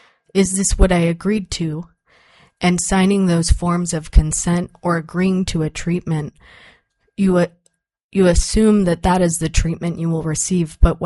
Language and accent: English; Juneau, Alaska, United States; also born or lived in Sitka; I was born in Sitka, Alaska, and raised in Juneau, Alaska, and my family comes from Keekskwan, Keek, Alaska.